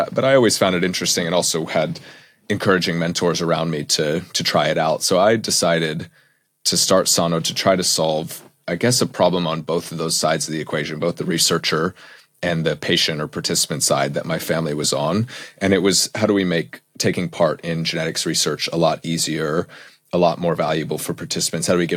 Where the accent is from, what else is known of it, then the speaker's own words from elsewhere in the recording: United States; now in Cambridge, United Kingdom; You can probably tell I'm American, not British, but I've lived in Cambridge for about 10 years. So I moved over to Cambridge to do my PhD